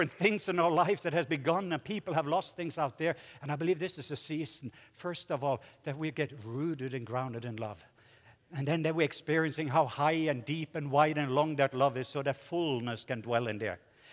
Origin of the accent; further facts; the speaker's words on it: Norway; we're 6,000 Lutherans in my home country, Norway.